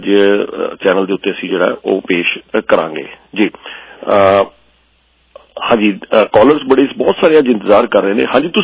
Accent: Punjab, India; ਮੈਂ ਪੰਜਾਬ ਤੋਂ ਹਾਂ, ਮੈਂ ਇੰਡੀਆ ਤੋਂ ਹਾਂ, ਮੈਂ ਰਾਜਪੂਤ ਹਾਂ।

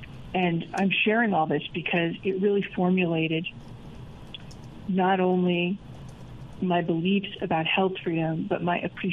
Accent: Idaho, United States; moved away as an adult; also born or lived in London, United Kingdom; So I grew up mostly in Idaho, went to business school after college, and then went to go and work on Wall Street.

